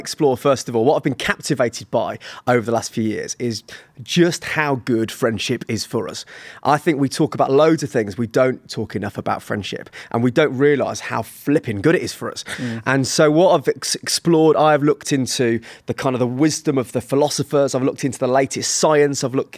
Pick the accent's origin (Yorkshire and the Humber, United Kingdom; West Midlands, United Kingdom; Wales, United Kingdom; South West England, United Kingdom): Yorkshire and the Humber, United Kingdom; Sheffield; born there; now in Birmingham, United Kingdom; Well, I was born in Sheffield.